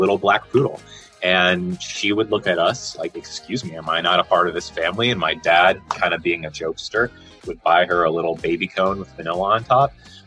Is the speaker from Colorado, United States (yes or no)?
yes; Longmont, Colorado, United States; I'm from Longmont, Colorado.